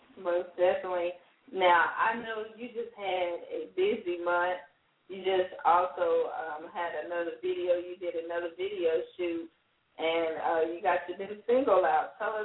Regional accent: South Carolina, United States; I'm from South Carolina, and it's good to see our artists, you know, shining

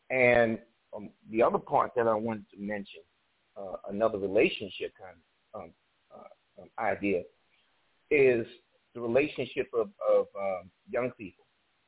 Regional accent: New York City, New York, United States; I'm from New York City. I'm in the New York City area.

